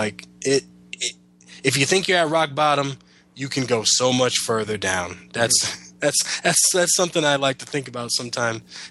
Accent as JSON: {"language": "English", "town": "Detroit", "region": "Michigan", "country": "United States", "tie": "born or raised there", "said": "Man, I remember because I grew up in Detroit, and in Detroit, I think rumor has it that that's where they test out all the new stuff"}